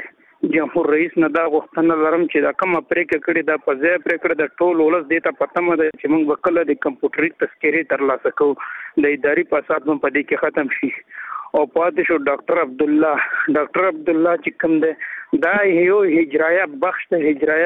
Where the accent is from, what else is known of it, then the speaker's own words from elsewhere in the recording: Afghanistan; موږ ټول افغانان یو، موږ په افغانستان په نامه باندې خلک پېژنې